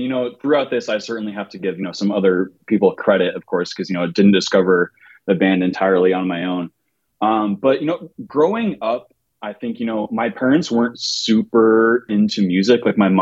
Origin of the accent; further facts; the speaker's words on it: Vermont, United States; I'm from Vermont originally. So winter is not a big deal to me.